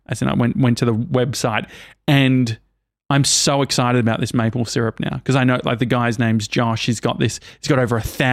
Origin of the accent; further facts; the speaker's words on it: Australia; And so I said, hey, like I'm from Australia.